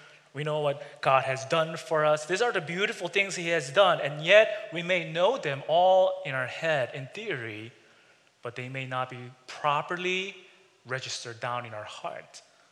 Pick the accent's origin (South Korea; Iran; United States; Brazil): South Korea; English is a second language; When I was in sixth grade, by the way, I grew up in Korea.